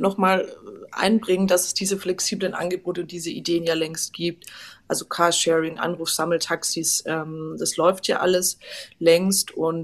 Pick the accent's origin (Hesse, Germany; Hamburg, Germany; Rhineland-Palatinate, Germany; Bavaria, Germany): Bavaria, Germany; Aber ich bin aus Bayern